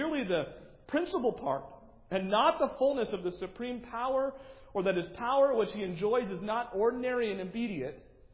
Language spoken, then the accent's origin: English; New England, United States; I grew up in New England. Roman Catholicism is still very much prevalent in that area of the country.